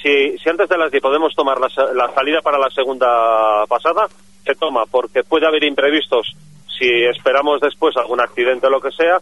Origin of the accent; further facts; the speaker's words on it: Laredo, Cantabria, Spain; para mí Laredo es donde vivo, es de donde soy y lo es todo.